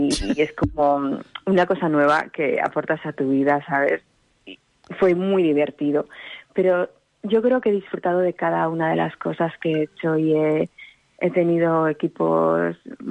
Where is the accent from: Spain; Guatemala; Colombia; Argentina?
Spain; Aragon; accent: Basque; te sale como acento vasco. Ya ni siquiera eres capaz de hacerte el maño.